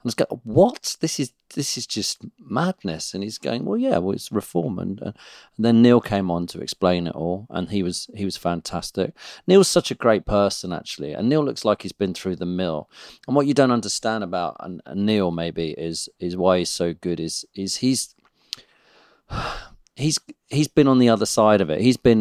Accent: United Kingdom; So we are, as British people, growing up with complete brainwashing of various different subjects.

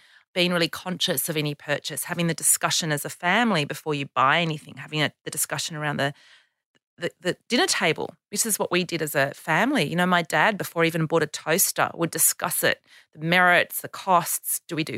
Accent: Canberra, Australian Capital Territory, Australia; then we'll be moving on to Wollongong, Canberra, my hometown, Brisbane, Gold Coast, Melbourne and Perth.

